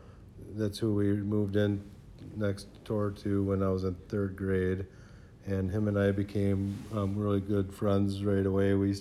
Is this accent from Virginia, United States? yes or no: no; Neenah, Wisconsin, United States; Well, I grew up in Neenah, Wisconsin. I was born at Theta Clark in 1975.